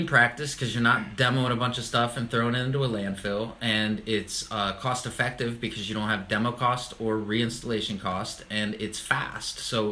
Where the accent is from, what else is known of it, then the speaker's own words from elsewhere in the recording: Ohio, United States; now in Charlotte, United States; So, born and raised in Ohio and came down to Charlotte in 2002 for some sunshine.